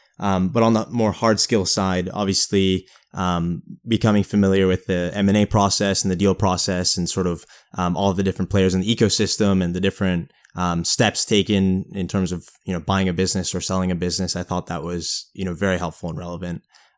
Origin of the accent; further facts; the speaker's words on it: Los Angeles, California, United States; So I'm originally from Los Angeles, born and brought up there.